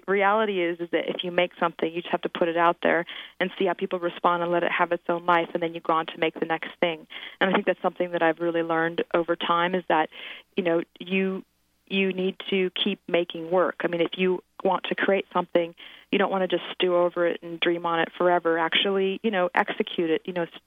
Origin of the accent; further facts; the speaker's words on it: Portland, Oregon, United States; now in New York City, United States; It's not my hometown, per se, because I grew up in Oregon, in Portland, not so far from Seattle.